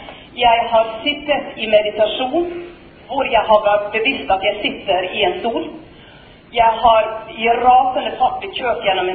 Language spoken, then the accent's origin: Norwegian; Western Norway, Norway; born there; Det var andre juledag, og jeg er født på Vestlandet, vi skulle på juletrefest.